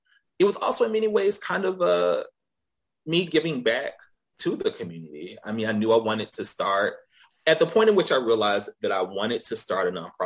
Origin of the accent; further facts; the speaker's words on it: Atlanta, Georgia, United States; I think when you're from Atlanta and you grow up in the city, there's just a particular orientation you have around race